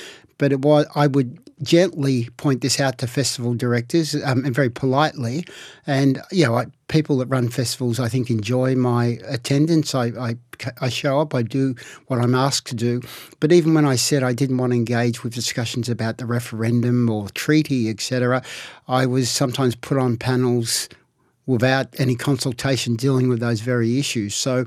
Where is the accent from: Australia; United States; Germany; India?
Australia; Fitzroy, Victoria; the inner city of Melbourne in the 1960s, there would be many kids who would be, particularly where I grew up in Fitzroy